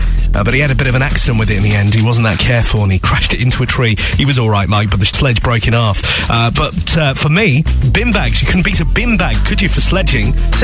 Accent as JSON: {"language": "English", "region": "Wales", "country": "United Kingdom", "said": "I'm actually from Wales, and we used to get snow really bad at this time of year."}